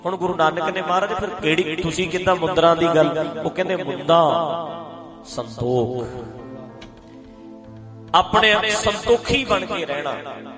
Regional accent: Punjab, India; ਅਸੀਂ ਵੀ ਪੰਜਾਬੀ ਹਾਂ, ਅਸੀਂ ਵੀ ਸਿੱਖ ਕੌਮ ਵਿੱਚ ਆਉਂਦੇ ਹਾਂ

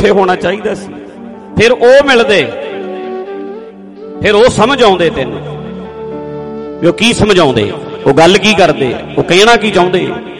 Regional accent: Punjab, India; ਅਸੀਂ ਤੇ ਸੰਗਰੂਰ ਇਲਾਕੇ ਦੇ ਹਾਂ, ਤੇ ਉੱਥੋਂ ਆ ਕੇ ਬੀਜ ਲੈ ਕੇ ਗਏ ਸੀ

